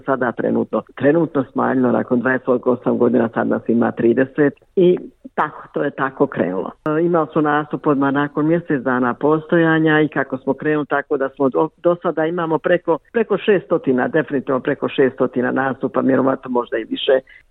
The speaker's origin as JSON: {"language": "Bosnian", "country": "Bosnia & Herzegovina", "moved": "yes", "said": "kao što sam došla ja iz Bosne i Hercegovine, iz rata"}